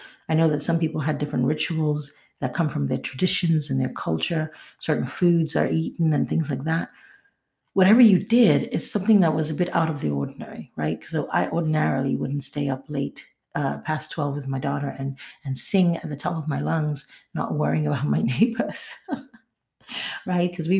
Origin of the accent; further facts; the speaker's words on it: Nigeria; also born or lived in United States; for me, growing up in Nigeria, but being born here, I remember when I first moved back to Nigeria, I was old enough, I was in elementary school